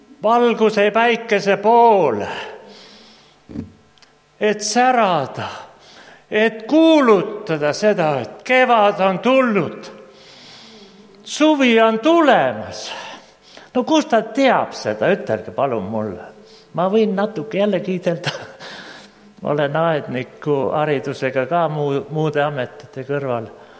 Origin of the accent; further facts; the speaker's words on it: South Estonia, Estonia; Nagu te teate, ma olen pärit Lõuna-Eestist